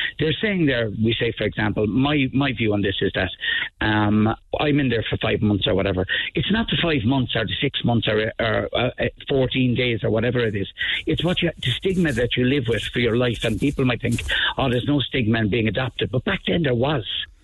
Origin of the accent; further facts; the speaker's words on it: Munster, Ireland; born there; I was born in Besborough.